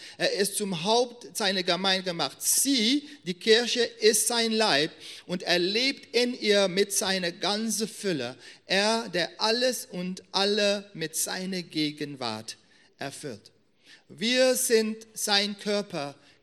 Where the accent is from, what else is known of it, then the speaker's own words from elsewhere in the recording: Suriname; also born or lived in Netherlands; Ich bin in Suriname groß geworden, bin in die Niederlande geboren, genau, und habe eine bestimmte Prägung.